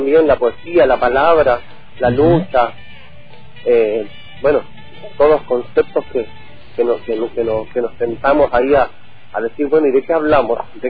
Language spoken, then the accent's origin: Spanish; Chile; yo que soy chileno, digamos, entonces tengo todo un repertorio así de música chilena